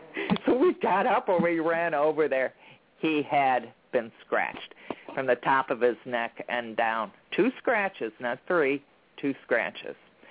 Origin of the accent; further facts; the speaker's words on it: Chicago, Illinois, United States; I am from Chicago.